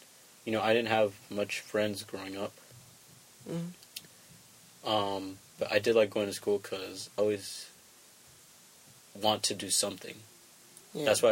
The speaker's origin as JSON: {"language": "English", "town": "Sumland", "country": "United States", "tie": "born or raised there", "also_born_or_lived": "Iowa", "said": "I first grew up in Sumland, I would say, even though I was born in Iowa. My only memories are from Sumland. And then we started moved to Avenue 56."}